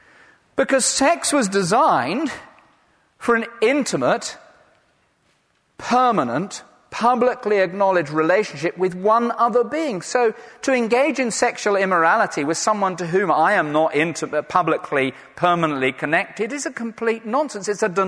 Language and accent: English; England, United Kingdom; I am sufficiently English not to go up and say, excuse me, are you a biological miracle?